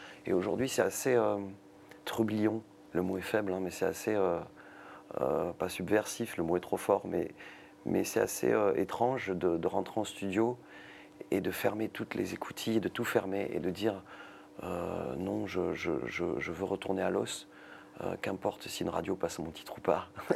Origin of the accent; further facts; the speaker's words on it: Perpignan, Occitanie, France; born there; Je suis né, évidemment, à Perpignan, donc c'est pour ça.